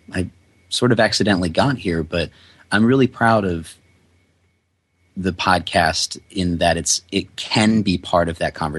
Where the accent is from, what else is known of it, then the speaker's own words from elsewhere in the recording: New York, United States; I grew up on the border to Canada, directly north of New York. I'm a lifelong New Yorker, but not of the city.